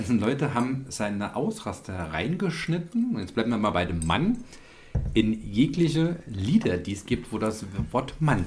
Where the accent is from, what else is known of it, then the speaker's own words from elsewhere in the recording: Leidersbach, Bavaria, Germany; Es ist wie mein Heimatort im wunderbaren Frankenland. Leidersbach ist genauso langgezogen.